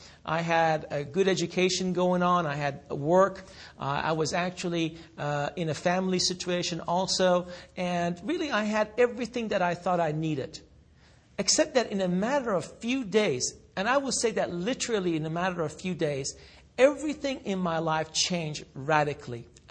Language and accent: English; Iran; I am originally from Iran, and I was born in a Shiite Muslim family.